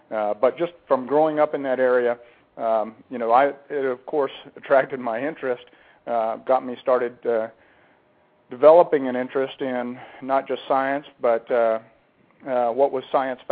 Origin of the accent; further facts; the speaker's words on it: Roswell, New Mexico, United States; I was born in Roswell, but I grew up close enough to there. And, you know, I'm sure you've been there, there's a lot of wide open country around there.